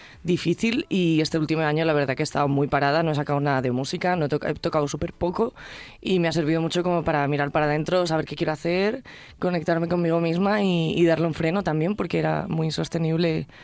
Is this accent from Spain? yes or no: yes; Orbaneja del Castillo, Castile and León, Spain; Eso es, en mi pueblo, sí. El mejor pueblo de España, lo más bonito del mundo.